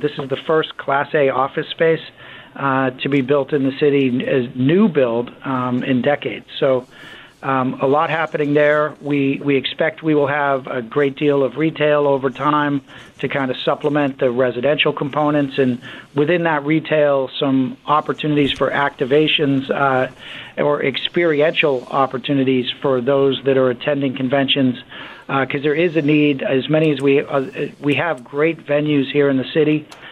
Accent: Boston, Massachusetts, United States; Well, hey, I grew up in Boston, Newell, so

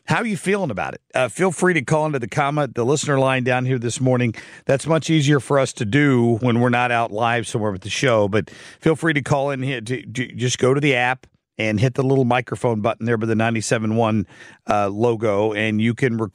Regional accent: Ohio, United States; And a good friend of mine is in town from North Carolina. We grew up together in Ohio.

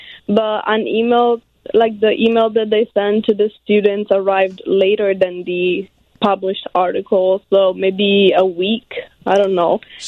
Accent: Rome, Lazio, Italy; moved away; also born or lived in Pompeii; So I was born in Pompeii, and then I moved to Rome when I was 16.

